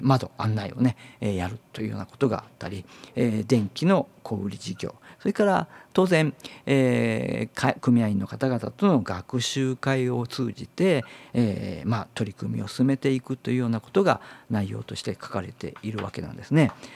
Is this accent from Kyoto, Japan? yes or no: yes; Kyoto, Japan; 地元京都ではですね、